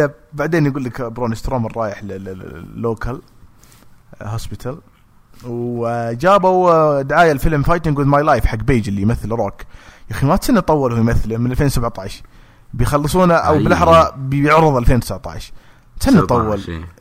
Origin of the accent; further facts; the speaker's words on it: Taif, Makkah Province, Saudi Arabia; زي أنا مثلا من الطائف، فإذا دخلت الحلبة أهل مكة يشجعوني.